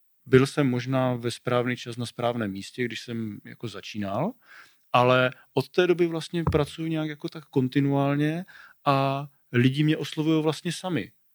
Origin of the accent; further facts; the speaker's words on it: Nové Domky, Moravian-Silesian Region, Czechia; vzhledem k tomu, že já jsem z Nových Domků a jsme někde tak uprostřed